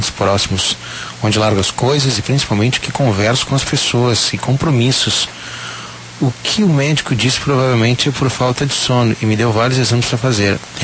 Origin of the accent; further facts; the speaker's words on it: Caxias do Sul, Rio Grande do Sul, Brazil; sou de Caxias do Sul, tenho 28 anos e trabalho há 10 na noite.